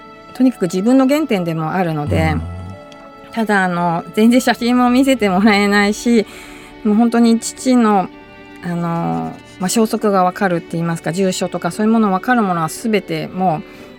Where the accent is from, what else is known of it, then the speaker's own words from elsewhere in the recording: Tokyo, Japan; born there; also born or lived in North Kanto; 東京生まれなんですけども、はい、北関東に引っ越して、それで両親が共働きだったので、祖父母が親代わりみたいな感じで